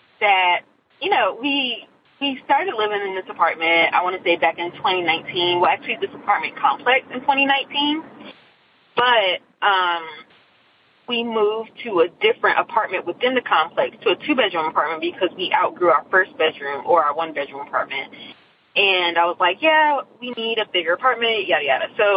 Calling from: Nashville, Tennessee, United States; I'm calling from Nashville, Tennessee.

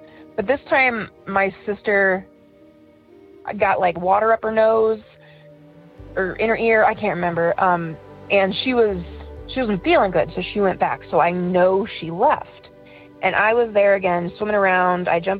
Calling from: Ohio, United States; I'm from Ohio, and I have two stories.

